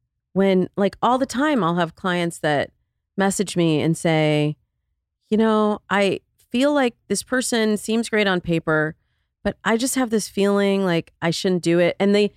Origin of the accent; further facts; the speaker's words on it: Midwest, United States; I'm from the Midwest. Let me tell you something. I am from the Midwest. Cheesecake Factory is top tier.